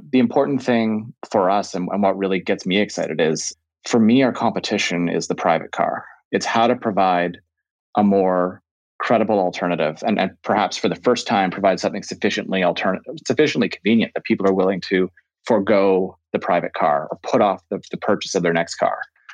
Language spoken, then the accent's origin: English; Calgary, Alberta, Canada; born there; also born or lived in Ottawa / Greater Toronto Area; So I was born in Canada. So I was actually born in Calgary and I've lived in Ottawa, have lived in the GTA. But I was born into a Canadian-British family, and my father's originally from the UK.